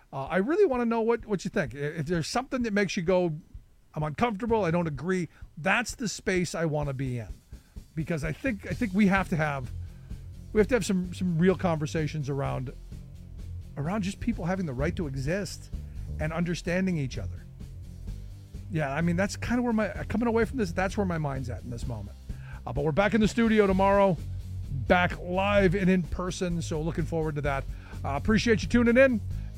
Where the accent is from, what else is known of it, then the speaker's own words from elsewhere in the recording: Cleveland, Ohio, United States; You know, growing up in Cleveland as a kid, it reminds me an awful lot of Cleveland and just a bigger version of it.